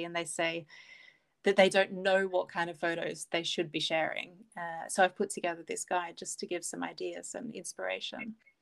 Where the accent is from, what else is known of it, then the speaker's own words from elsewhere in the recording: Australia; now in Sweden; Lumeah is the street that I grew up on in Australia.